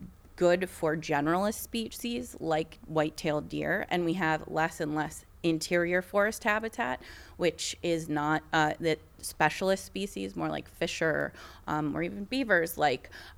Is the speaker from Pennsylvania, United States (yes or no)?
no; Buffalo, New York, United States; But I'm from Buffalo, so I definitely understand the deer issue that we've got here.